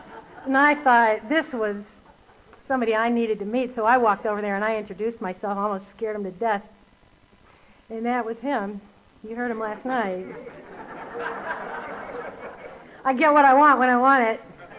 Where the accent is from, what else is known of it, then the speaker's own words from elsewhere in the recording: Cleveland, Ohio, United States; I restarted at Cleveland State, my hometown, and I went over to Kent State